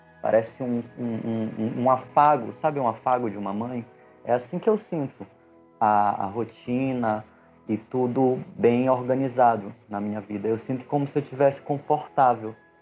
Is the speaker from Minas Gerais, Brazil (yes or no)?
no; Belém, Pará, Brazil; eu tenho 32 anos, eu sou autista leve, tenho TDAH também e sou de Belém do Pará.